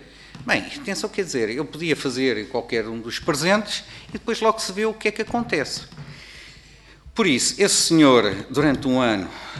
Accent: Portugal; que era da Eslovénia, por isso eu sou português.

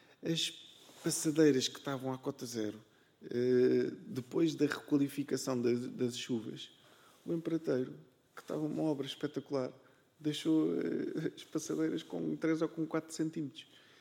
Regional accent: Portugal; eu envergonho-me enquanto cidadão e enquanto português.

